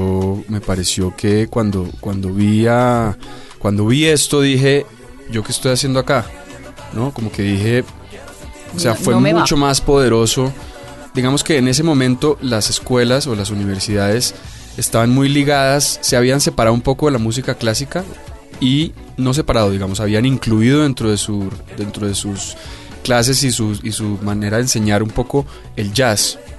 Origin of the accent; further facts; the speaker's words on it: Bogotá, Colombia; tuve que renunciar a muchas cosas como rolo.